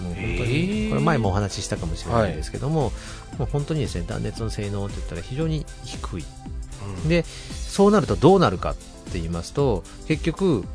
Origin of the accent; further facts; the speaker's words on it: Hiroshima, Japan; now in Tajima, Japan; まあ、広島、出身は広島なんですけども